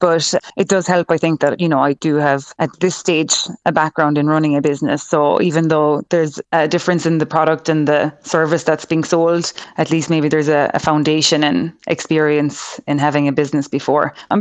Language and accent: English; Cork, County Cork, Ireland; now in Killarney, Ireland; But I've been in Killarney for 6 years now. I'm from Cork originally.